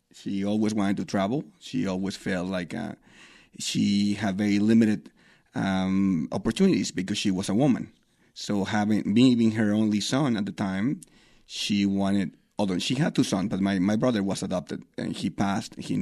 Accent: Poza Rica, Veracruz, Mexico; born there; English is a second language; Well, I was born in Veracruz. I was born in a very small town. The name is Poza Rica, Veracruz. And we traveled all over Mexico. We moved to different places. So I was only born there and probably lived there for 2 years.

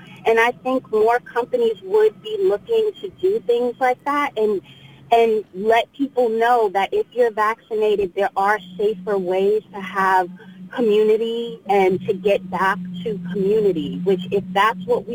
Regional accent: New York City, New York, United States; As a New Yorker, native New Yorker, who lost almost 10 people in the span of 6 weeks when the virus began

